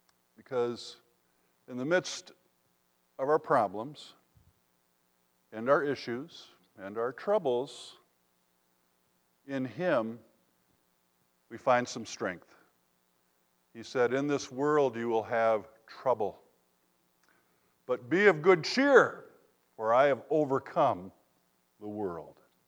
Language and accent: English; Mount Pleasant, United States; I remember that because I grew up in the First Church of Christ in Mount Pleasant.